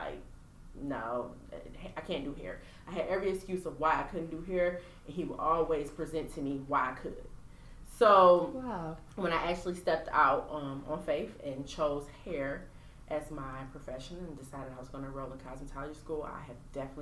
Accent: Pontiac, Michigan, United States; I'm from Pontiac, Michigan, but the area that I lived in at the time

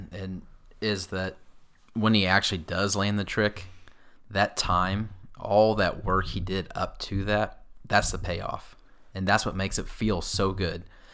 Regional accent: Missouri, United States; I'm from Missouri. I can say feel.

